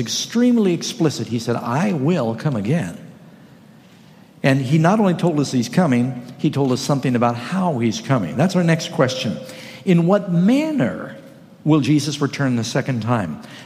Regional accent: California, United States; I hail from Northern California where he originated, the People's Temple there.

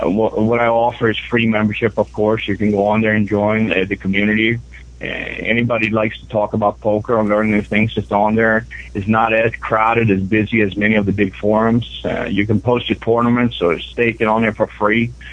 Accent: Sweden; I'm from Sweden originally, and in Sweden, one of the pastimes when you grow up was to, of course, sit around with the family and play poker

